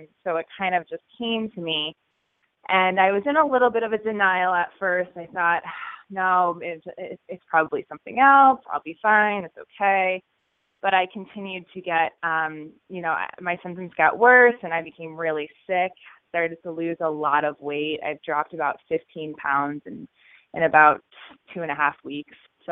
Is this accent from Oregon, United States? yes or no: no; Litchfield, Connecticut, United States; I grew up in a small town in Litchfield, Connecticut. Graduated with about 87 mm-hmm. people in my class.